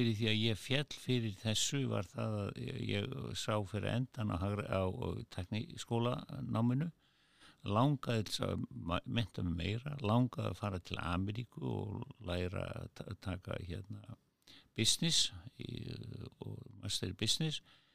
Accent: Reykjavík, Capital Region, Iceland; hann var nú nálagt þarna sem að ég ólst upp í Kringlumýrinni

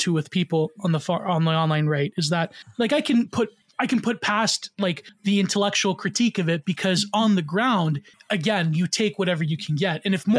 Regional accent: Canada; as a Canadian, it's like any source of hope you can get, you take it, right?

